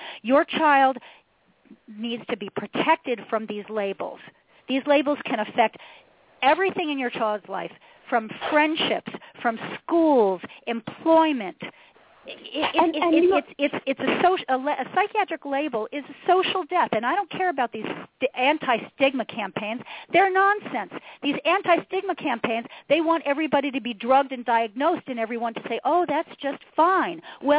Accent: New York, United States; I'm originally from New York, too.

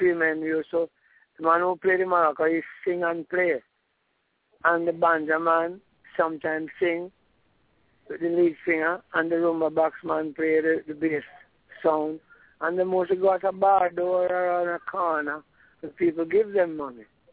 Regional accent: Kingston, Kingston Parish, Jamaica; When I was growing up in Trenton, every night you could hear a kete drum.

